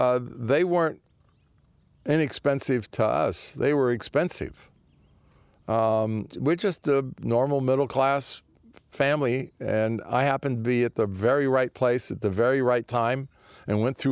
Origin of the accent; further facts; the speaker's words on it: Santa Monica, California, United States; my brother and I grew up in Santa Monica. And there were always fires in Southern California.